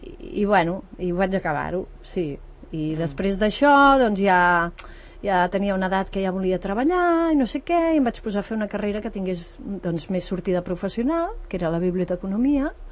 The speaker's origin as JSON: {"language": "Catalan", "town": "Tarragona", "region": "Catalonia", "country": "Spain", "tie": "born or raised there", "said": "jo sóc de Tarragona i... I també, doncs, de petita recordo anar a veure molt, molt totes les ruïnes romanes"}